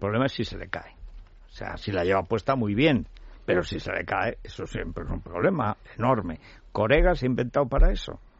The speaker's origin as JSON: {"language": "Spanish", "town": "Teruel", "region": "Aragon", "country": "Spain", "said": "Estoy muy de acuerdo, soy de Teruel."}